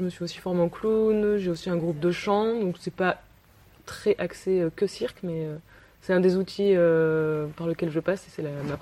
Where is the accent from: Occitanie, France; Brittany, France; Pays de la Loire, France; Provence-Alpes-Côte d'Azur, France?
Provence-Alpes-Côte d'Azur, France; Bah, on est tous du 04.